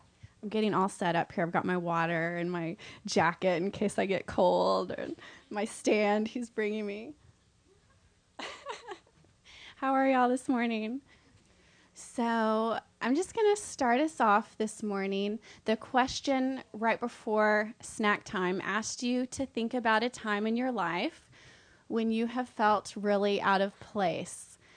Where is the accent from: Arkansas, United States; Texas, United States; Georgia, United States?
Texas, United States; Weatherford; I'm from Weatherford, Texas. I've never spent more than probably $20 on a Halloween costume.